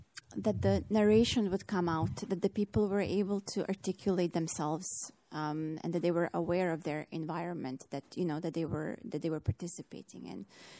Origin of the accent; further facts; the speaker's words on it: Bosnia & Herzegovina; We are from Bosnia and Herzegovina, and we are dealing with soundscapes of war.